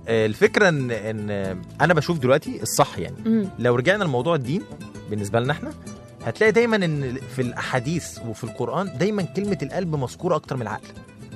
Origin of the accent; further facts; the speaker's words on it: Egypt; عندنا في مصر في مشكله كبيره جدا، ان في ناس بتوهم عقولها وقلوبها.